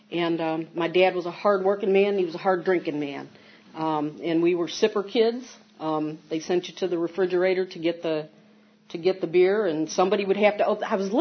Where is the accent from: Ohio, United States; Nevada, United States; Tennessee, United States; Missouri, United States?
Ohio, United States; Toledo; I grew up around Toledo, Ohio, and I got married, and I got married right out of high school